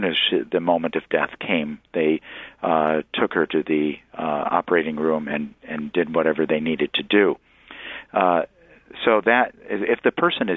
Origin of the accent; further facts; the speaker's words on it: Saginaw, Michigan, United States; I'm from Michigan. I'm from Saginaw originally, and I used to travel the Upper Peninsula quite a bit.